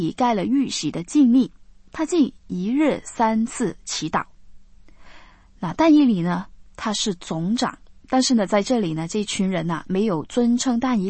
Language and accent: Chinese; China; 我们中国人呢也有句话说啊，就是君无戏言啊